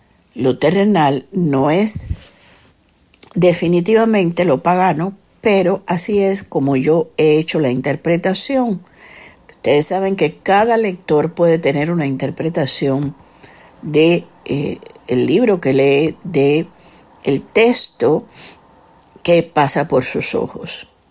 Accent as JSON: {"language": "Spanish", "country": "Cuba", "said": "soy cubana"}